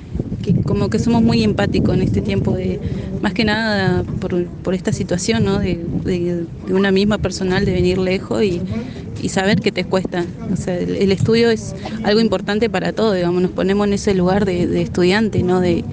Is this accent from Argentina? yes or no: yes; Maquinchao, Río Negro, Argentina; Yo soy de Maquinchau.